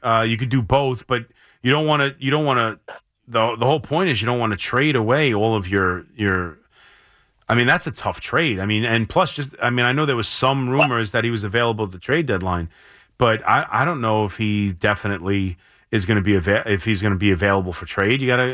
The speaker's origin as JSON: {"language": "English", "region": "New York", "country": "United States", "said": "And I said, yeah, we're from New York."}